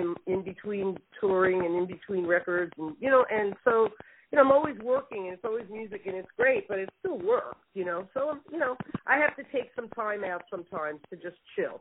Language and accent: English; New York, United States; also born or lived in California; I grew up in New York and spent a lot of my young adulthood in New York, and then I moved to the beach in California